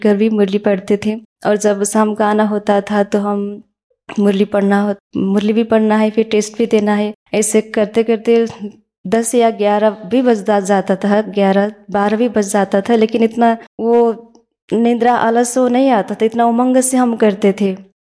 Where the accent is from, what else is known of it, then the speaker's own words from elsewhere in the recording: Kathmandu, Bagmati, Nepal; मैं काठमांडू नेपाल से हूँ।